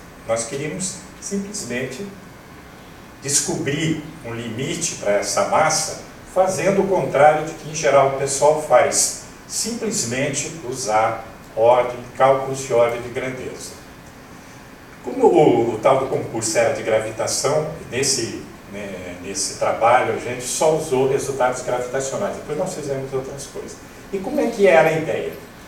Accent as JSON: {"language": "Portuguese", "region": "Rio de Janeiro", "country": "Brazil", "tie": "born there", "said": "eu tinha uma grande vontade de retornar ao Rio, que é a cidade onde eu nasci."}